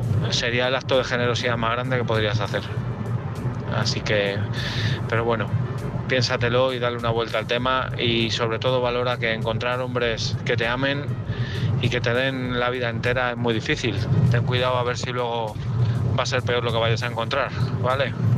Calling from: Madrid, Community of Madrid, Spain; de Madrid.

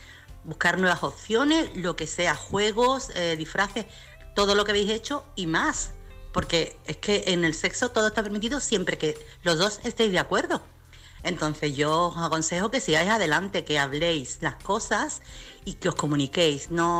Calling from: Chiclana, Andalusia, Spain; corresponsal de Chiclana.

